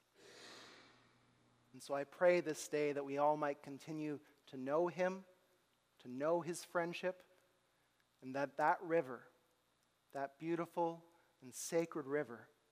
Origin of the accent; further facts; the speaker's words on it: Canada; that we might learn as the Canadian people to bear with one another